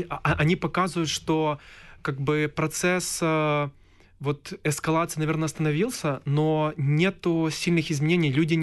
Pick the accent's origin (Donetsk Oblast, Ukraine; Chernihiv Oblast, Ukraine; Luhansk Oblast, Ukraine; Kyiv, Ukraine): Chernihiv Oblast, Ukraine; Chernihiv; born there; хотя родился на Восточной Украине. Ну, Чернигово — это, ну, пусть северо-восточное, но все же это левый берег Днепра.